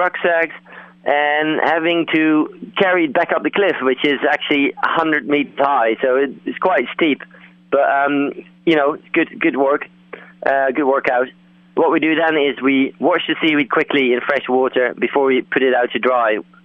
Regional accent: Netherlands; English is a second language; moved away as an adult; now in United Kingdom; I'm originally from Holland and moved to the UK 6 years ago to study.

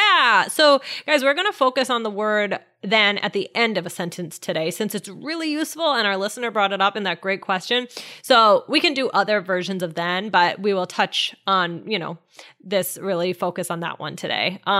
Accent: United Kingdom; Yeah, I guess because I'm British. I love the British accent and everything.

